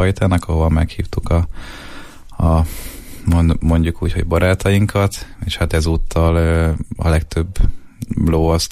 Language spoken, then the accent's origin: Hungarian; Győr, Győr-Moson-Sopron, Hungary; born there; ugye én győri születésű vagyok